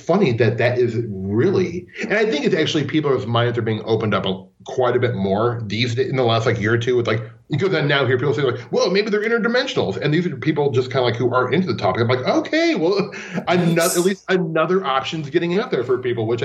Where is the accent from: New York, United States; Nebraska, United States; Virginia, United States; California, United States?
Nebraska, United States; Omaha; I'm from Omaha, Nebraska, and Ashland is, like, 25 miles away.